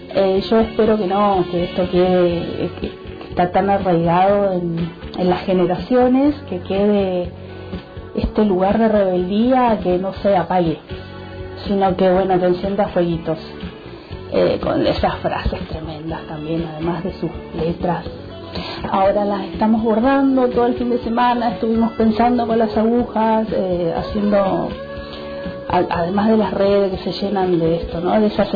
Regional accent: Chile; moved away as an adult; now in Argentina; cuando llegué a la Argentina, y soy de Chile, y vine a estudiar. Mi familia vivía acá ya hacía varios años.

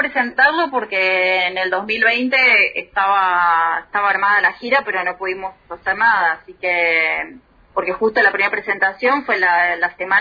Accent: Buenos Aires, Argentina; born there; also born or lived in Mar del Plata; nací en Belgrano y bueno, viví muchos años en Mar del Plata, en la ciudad de Mar del Plata, en la costa atlántica, y hace un año que la vida y los bemoles de la pandemia me trajeron nuevamente a la ciudad de Buenos Aires, a radicarme nuevamente acá.

